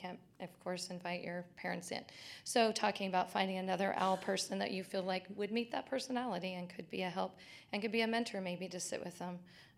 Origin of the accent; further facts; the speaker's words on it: Salem, Oregon, United States; from Salem, Oregon, just close by.